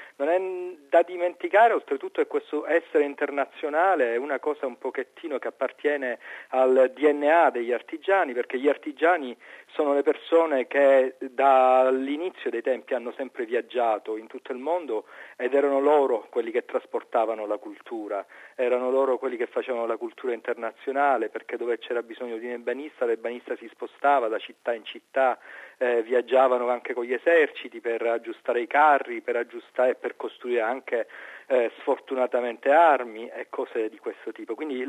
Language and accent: Italian; Palermo, Sicily, Italy; born there; Palermo, città dove sono nato, fino a Roma, città dove ho fatto questa mostra